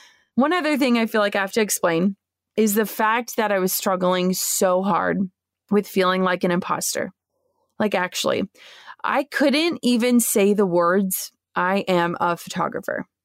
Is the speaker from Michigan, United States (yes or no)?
no; Minnesota, United States; born or raised there